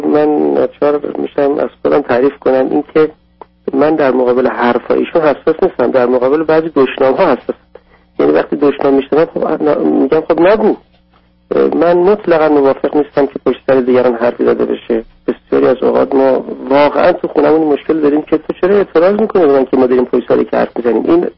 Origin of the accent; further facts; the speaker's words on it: Iran; moved away; من از ایران که اومدم